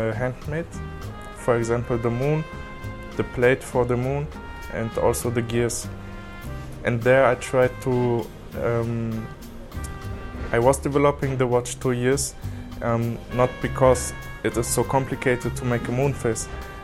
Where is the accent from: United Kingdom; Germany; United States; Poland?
Germany; Berlin; English is a second language; I am from Berlin, so that was not so perfect for me. I went back to Berlin